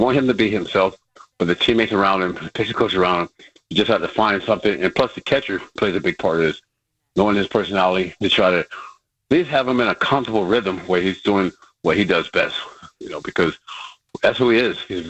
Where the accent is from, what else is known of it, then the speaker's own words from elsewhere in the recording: Tampa, Florida, United States; Pete, growing up in Tampa, the Cincinnati Reds had spring training in Tampa.